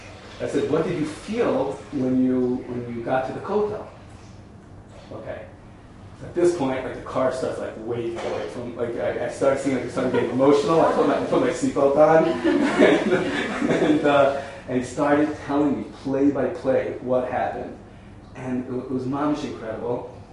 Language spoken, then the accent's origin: English; New York, United States; I said, I'm from New York.